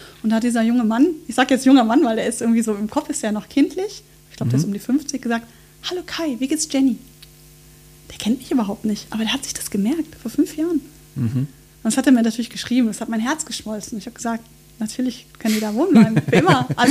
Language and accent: German; Oberhausen, North Rhine-Westphalia, Germany; Ich bin ja aus Oberhausen ursprünglich.